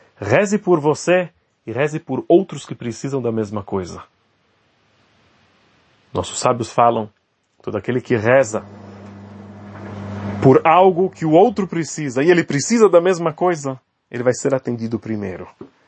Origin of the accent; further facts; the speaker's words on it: Russia; Portuguese is a second language; Mas eu vim da Rússia e durante muitos anos nós não podíamos sequer mencionar as palavras Arbata Minim, quatro espécies.